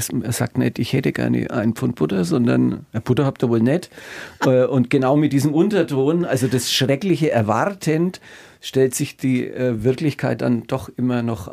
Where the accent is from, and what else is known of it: Bavaria, Germany; accent: Franconian